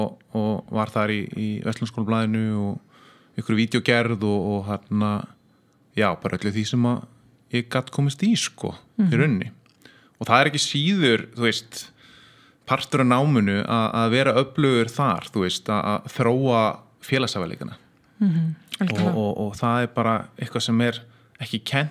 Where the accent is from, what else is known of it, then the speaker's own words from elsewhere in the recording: Reykjavík, Capital Region, Iceland; also born or lived in Sweden; ég er mestmegnis alinn upp í Langholtskverinu, réttu löðanum. Það áður átti ég heim í Svíþjóð 2 ár sem ég finnst að hafa móta með svolítið í gegnum tíðina. En æskuárin voru bara mjög góð